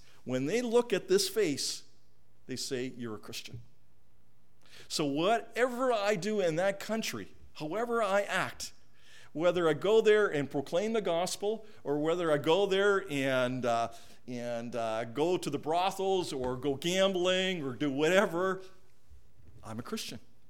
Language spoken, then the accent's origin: English; Canada; They know I'm Canadian. I represent Canada wherever I go.